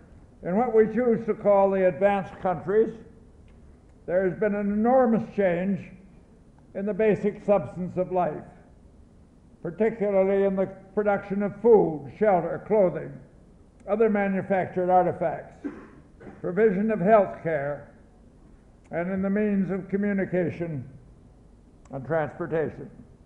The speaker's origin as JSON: {"language": "English", "country": "Canada", "tie": "born or raised there", "said": "I was born and reared on a farm in Canada. I identify my early life as a British subject."}